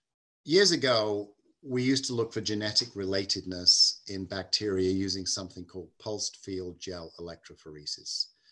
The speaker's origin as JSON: {"language": "English", "region": "England", "country": "United Kingdom", "tie": "born or raised there", "said": "I grew up in England, which is what we used."}